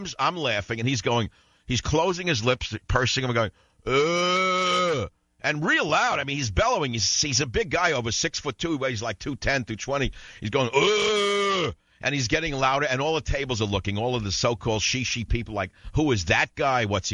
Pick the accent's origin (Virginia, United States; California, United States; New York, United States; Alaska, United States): New York, United States; Jamaica, Queens; He's from Astoria. I'm from Jamaica, Queens.